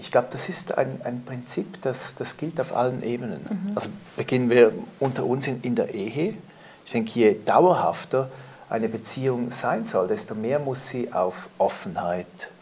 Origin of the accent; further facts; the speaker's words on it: Switzerland; Ich war früher in der CVJM-Jungschar bei uns in der Schweiz